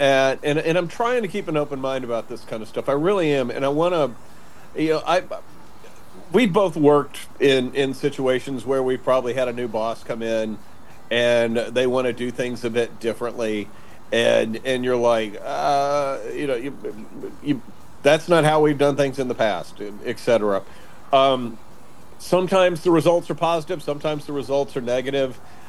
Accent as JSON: {"language": "English", "region": "the South", "country": "United States", "tie": "born or raised there", "said": "I grew up in the South"}